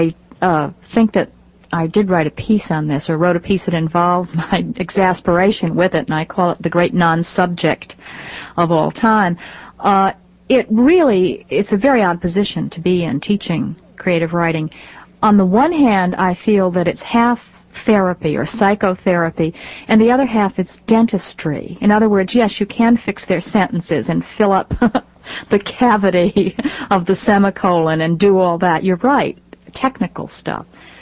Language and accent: English; Bridgeport, Connecticut, United States; my hometown, Bridgeport, Connecticut, in a way, imaginatively, my sense of place is there.